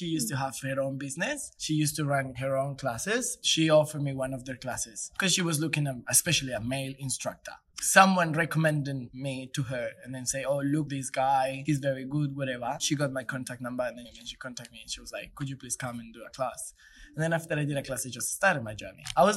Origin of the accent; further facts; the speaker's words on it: Bogota, Bogotá, Colombia; English is a second language; the city of Bogota, which is where I'm coming from. I'm coming from Colombia, from the city, which is Bogota.